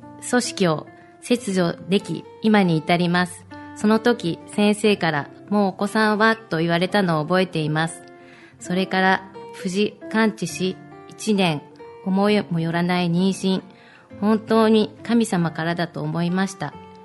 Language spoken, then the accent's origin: Japanese; Iida, Nagano, Japan; born there; 私は長野県飯田市に生まれました。剣道一家に育ち、かなりのスパルタな環境でした。